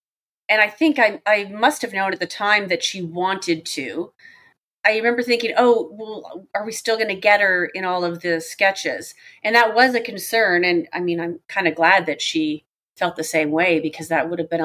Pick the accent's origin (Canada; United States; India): Canada; in my mind as a Canadian